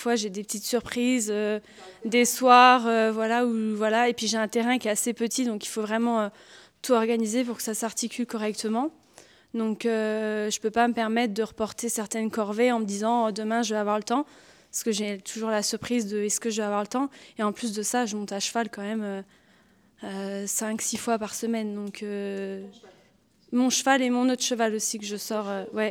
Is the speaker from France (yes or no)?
yes; Centre-Val de Loire, France; je viens du Loiret.